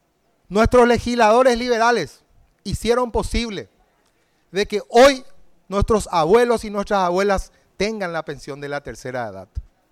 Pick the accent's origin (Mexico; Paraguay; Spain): Paraguay; nos interpela como opositores, como liberales y como paraguayos.